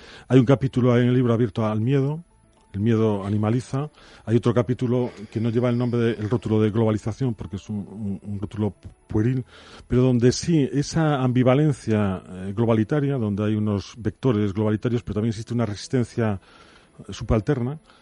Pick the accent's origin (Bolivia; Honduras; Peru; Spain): Spain; Galicia; now in Madrid, Spain; Yo soy de Galicia, vivo parte del tiempo desde hace años en Madrid.